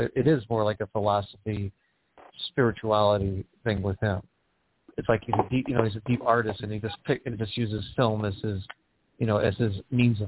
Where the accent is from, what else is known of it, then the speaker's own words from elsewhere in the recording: Illinois, United States; I'm from Illinois originally. Ottawa, Illinois is a little river town on the Illinois River.